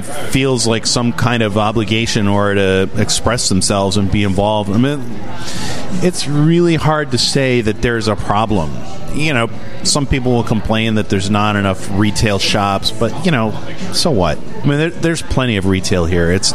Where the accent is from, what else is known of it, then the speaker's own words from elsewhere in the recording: Chicago, Illinois, United States; I grew up in Lincoln Park in the 70s and the 80s